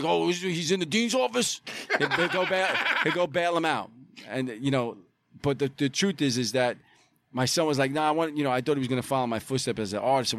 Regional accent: Brooklyn, New York, United States; But as a kid growing up in Bay Ridge, bars and pizzerias was like, it was in the Guinness Book of World Records for having the most in the fucking world, right?

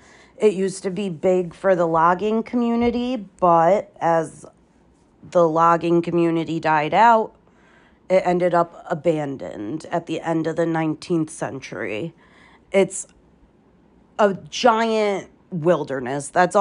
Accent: Northeast, United States; I'm from the Northeast, and I've been there multiple times.

